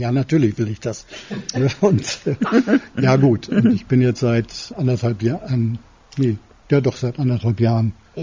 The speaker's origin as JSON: {"language": "German", "region": "North Rhine-Westphalia", "country": "Germany", "tie": "born or raised there", "said": "ich bin im Kreis Olpe groß geworden, habe dann mal 4 Jahre in Paderborn im Generalvikariat gearbeitet"}